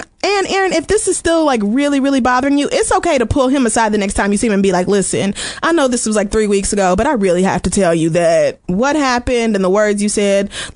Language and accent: English; Oklahoma, United States; I mean, but yeah, growing up in Oklahoma, you wouldn't, because we don't.